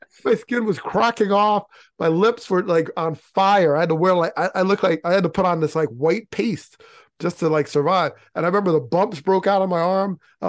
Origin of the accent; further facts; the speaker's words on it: New York, United States; Well, I grew up outside of New York City.